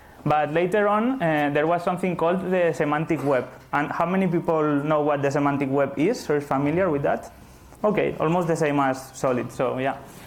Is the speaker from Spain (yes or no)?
yes; Barcelona, Catalonia, Spain; I'm from Barcelona.